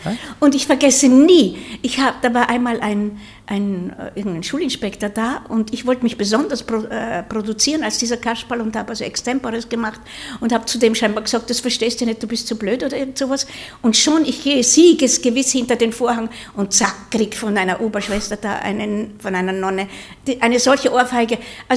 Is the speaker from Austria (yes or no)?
yes; Mettmach, Upper Austria, Austria; dass er Mettmach kennt, wo ich herkomme